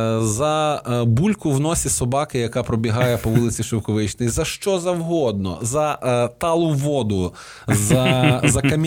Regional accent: Zbarazh, Ternopil Oblast, Ukraine; also born or lived in Vyshnivets; я народився в Збаражі, теж вдячний Богу, що в мене був Збараж, що в мене був Вишневець, тому що я жив в місцях, які, ну, просто просочені історією.

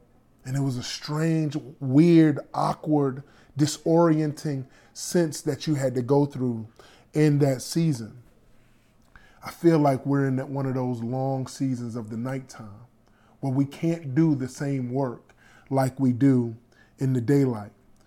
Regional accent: Florida, United States; It was the strangest thing to me to be a Florida boy who is used to, I'm from the Sunshine State, and then to go through a winter in Denmark.

